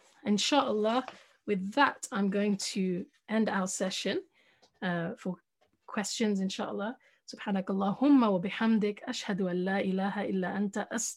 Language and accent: English; London, United Kingdom; People like me, someone, you know, a little Indian girl in London, growing up in London, was inspired by Malcolm X to feel strong as a Muslim